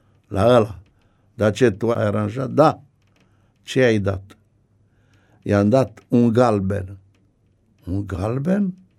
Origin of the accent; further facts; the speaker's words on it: Dolj, Romania; Și de la satul meu până la Craiova era o distanță 7 km.